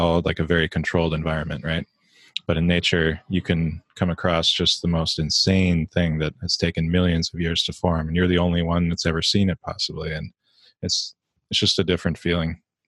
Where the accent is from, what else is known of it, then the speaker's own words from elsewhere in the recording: Midwest, United States; because I grew up in the Midwest and I didn't really see much other than cornfields.